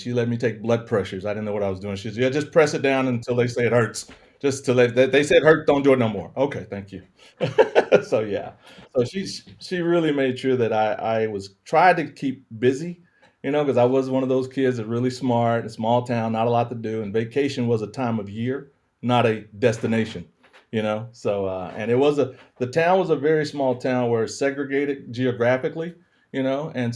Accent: the South, United States; accent: Southern; or even having to change my Southern accent a little bit more.

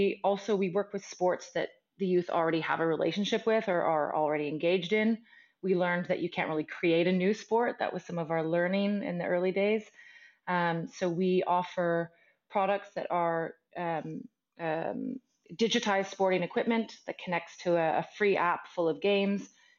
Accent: Canada; now in Norway; I'm a Canadian living in Norway, and I've lived all over the world, so I'm happy to say I'm a global citizen.

